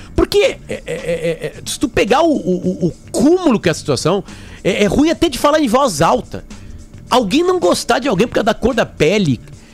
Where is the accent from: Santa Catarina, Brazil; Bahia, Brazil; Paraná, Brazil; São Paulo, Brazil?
Bahia, Brazil; now in Alegrete, Brazil; Eu saí da Bahia, cheguei lá num bairro lá chamado Vera Cruz